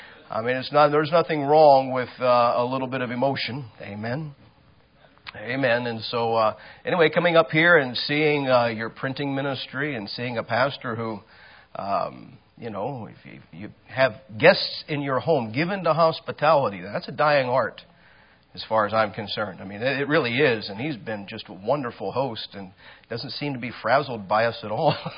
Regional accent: Ohio, United States; also born or lived in Texas; I'm a Midwesterner, and down south they like to call everybody up here Yankees. And then I've lived in Texas a while, and that's where I learned actually what Yankee meant. And I was called Yankee, but anyway, I lived in Texas a while, and then I'm from Ohio.

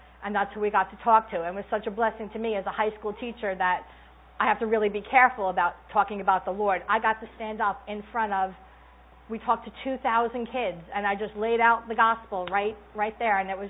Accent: New York, United States; I said, good evening … I'm a teacher from New York.

